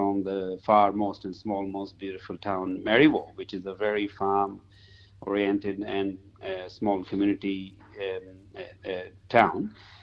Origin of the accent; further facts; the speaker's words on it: Lahore, Punjab, Pakistan; English is a second language; moved away as an adult; now in Australia; I'm originally from Pakistan, from a city called Lahore, very densely populated and very, very busy. And I did my actual graduation in medicine over there. So I lived in Sydney for a while before I decided to come to rural practice